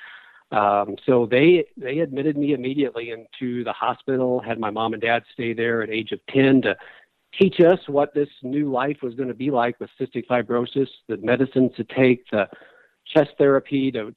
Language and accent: English; Charleston, Illinois, United States; It was about 2 hours from where we lived in central Illinois. I grew up in Charleston, Illinois.